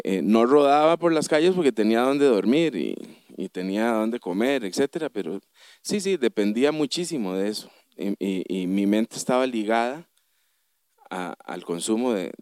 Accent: Guadalupe, San José, Costa Rica; yo nací y me crié en Guadalupe, Goicoechea, en una familia compuesta por mi mamá y cuatro tías muy queridas

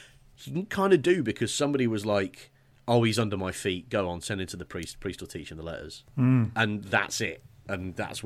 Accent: England, United Kingdom; I'm English and I'm Welsh.

